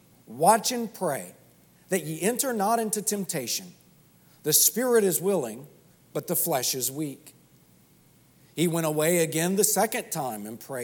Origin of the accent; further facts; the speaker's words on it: Texas, United States; You know, growing up in West Texas, we didn't have any white Christmases, so that's a foreign concept to me, Dr. Weaver.